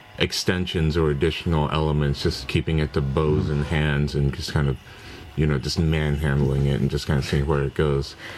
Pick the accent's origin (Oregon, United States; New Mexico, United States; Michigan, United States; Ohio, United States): Ohio, United States; from the US, mm-hmm. Ohio.